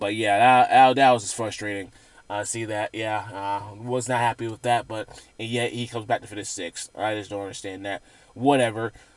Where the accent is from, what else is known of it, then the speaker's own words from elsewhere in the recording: the South, United States; I was raised, born and raised from the South